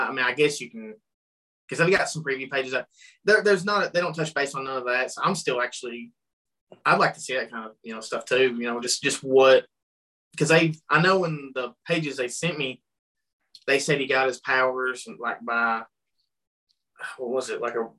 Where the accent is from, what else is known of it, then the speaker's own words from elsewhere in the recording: Kentucky, United States; Tony is from Kentucky, and I'm from Kentucky